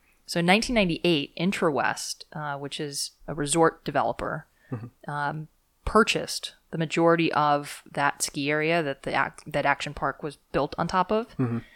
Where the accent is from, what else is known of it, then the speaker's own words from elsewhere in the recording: California, United States; I think maybe I grew up in Ventura County, which is